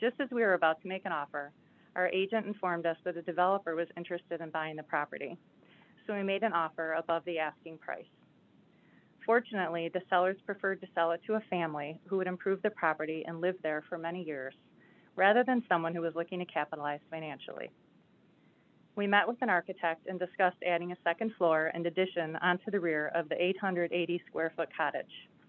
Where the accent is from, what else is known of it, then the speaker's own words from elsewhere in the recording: River Forest, Illinois, United States; I grew up in River Forest in the 600 block of Clinton Place. I attended Lincoln School, Roosevelt Junior High, and finally Oak Park and River Forest High School.